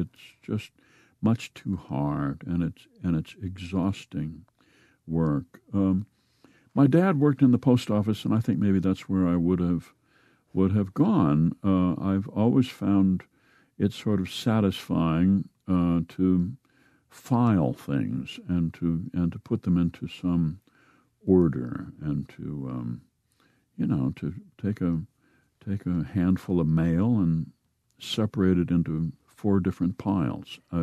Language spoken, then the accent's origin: English; Midwest, United States; We were brought up to keep a lid on it and not to make a spectacle of ourselves.